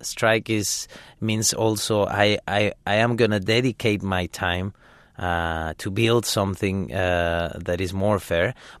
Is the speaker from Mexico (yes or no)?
yes; Mexico; moved away as an adult; I come from Mexico. I was born in Mexico, raised there. I lived there until my work started to make me travel.